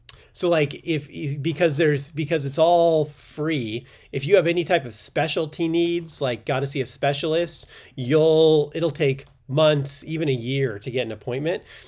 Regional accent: Quebec, Canada; I'm French Canadian.

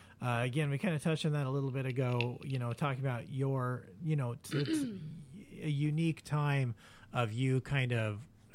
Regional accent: California, United States; I grew up in South Central in the 80s.

